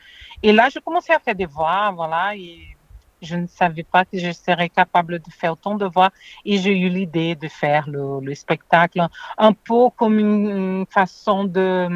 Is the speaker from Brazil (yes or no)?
yes; Brazil; French is a second language; now in France; Oui, oui, je suis brésilienne. J'habite en France, ça fait déjà 23 ans.